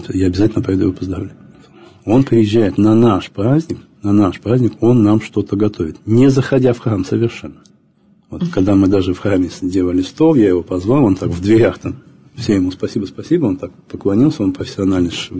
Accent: Uzbekistan; я вырос в Узбекистане, очень много лет там прожил.

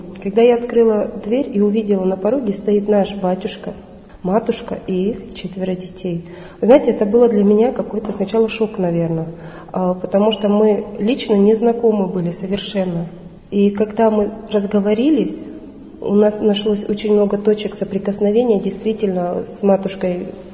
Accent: Kazakhstan; moved away; Я приехала сюда, приехала из Казахстана.

